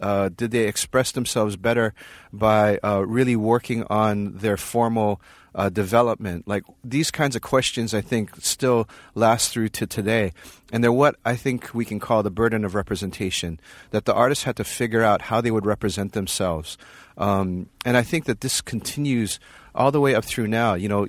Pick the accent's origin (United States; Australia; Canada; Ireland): United States; Hawaii; When I grew up in Hawaii, you know, I had friends who are Haole, who are white.